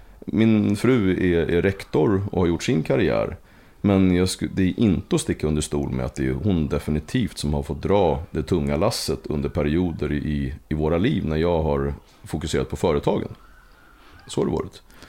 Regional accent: Uppsala, Uppsala County, Sweden; Nej, jag är född och uppväxt i Gottsunda.

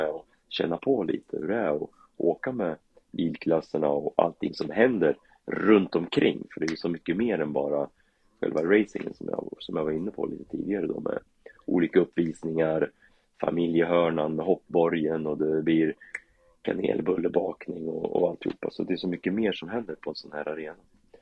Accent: Karlskoga, Örebro County, Sweden; jag är ju uppvuxen i Karlskoga

